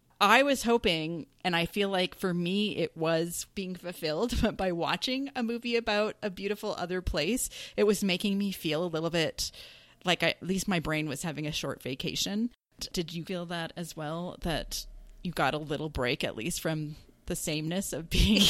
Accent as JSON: {"language": "English", "country": "Canada", "said": "We're Canadian. So it's very important, that distinction."}